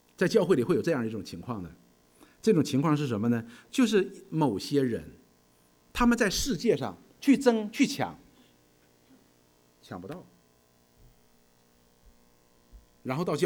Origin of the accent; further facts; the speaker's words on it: China; 我们中国人觉得说，哎，我是个中国人，我很自豪，我是中国人，我们有5000年的历史，灿烂的文化。